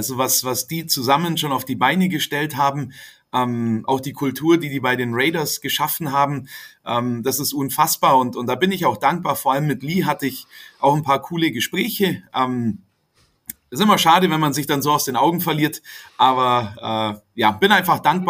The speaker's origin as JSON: {"language": "German", "town": "Augsburg", "region": "Bavaria", "country": "Germany", "said": "2009 in München war es dann die näheste Möglichkeit als Augsburger"}